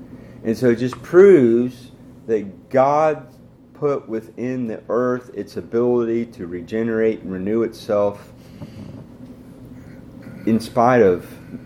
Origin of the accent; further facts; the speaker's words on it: Iowa, United States; When I grew up in Iowa, you know, controlling the bugs on the corn